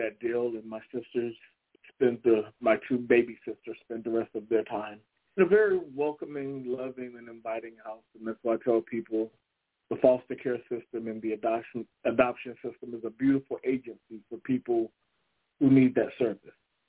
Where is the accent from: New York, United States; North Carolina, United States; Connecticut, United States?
North Carolina, United States; Fayetteville; I made it all the way back to my hometown from Hope Mills to Fayetteville.